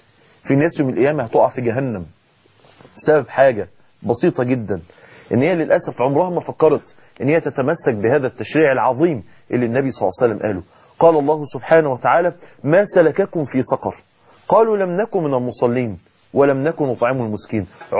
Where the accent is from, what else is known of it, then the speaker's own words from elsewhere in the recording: Egypt; بيعملوا شوربة عدس معروفة جدا عندنا في مصر, وينزلوا عند المستشفيات, مستشفيات جامعة المنصورة